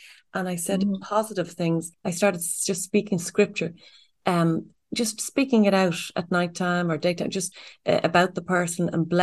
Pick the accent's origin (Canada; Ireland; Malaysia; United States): Ireland; I mean, as Irish people, we kind of might slag somebody and say, oh yeah, they love themselves